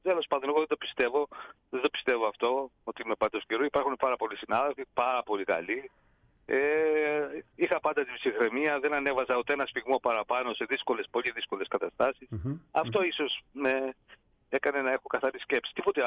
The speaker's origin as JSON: {"language": "Greek", "town": "Agios Nikolaos", "region": "Peloponnese", "country": "Greece", "tie": "born or raised there", "lives_now": "Gytheio, Greece", "said": "Ναι, είναι ο Άγιος Νικόλαος στο χωριό μου, αν και ναυτικό το όνομα δεν γίνει, είναι γύρω στα 13 χιλιόμετρα από τη θάλασσα."}